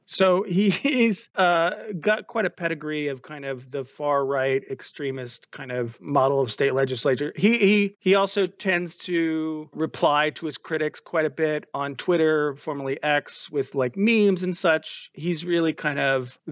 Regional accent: Texas, United States; You know, I'm from Texas. I grew up here. I live here now.

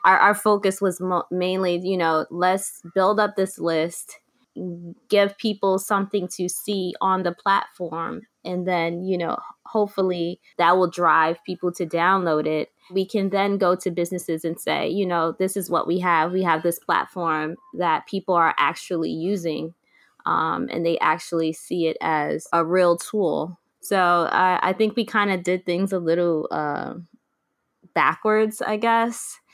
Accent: Bronx, New York, United States; And I moved out to Brooklyn. I'm originally from the Bronx, and I didn't really know anything about Brooklyn at all.

